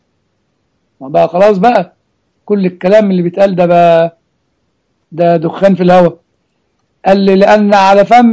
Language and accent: Arabic; Egypt; now in United States; موجود عندنا في امريكا زي موجود عندنا في مصر